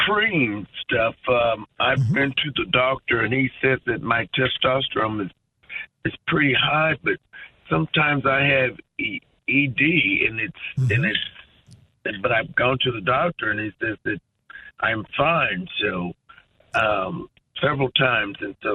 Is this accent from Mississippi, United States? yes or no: yes; Hattiesburg, Mississippi, United States; I'm from Hattiesburg, Mississippi, yes.